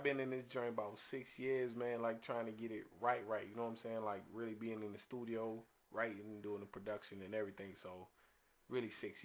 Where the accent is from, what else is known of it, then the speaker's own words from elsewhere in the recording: Manchester, Jamaica; Nah, I'm actually from Jamaica, but, like, the ghetto part of Jamaica that, you know, niggas don't even really know about, Manchester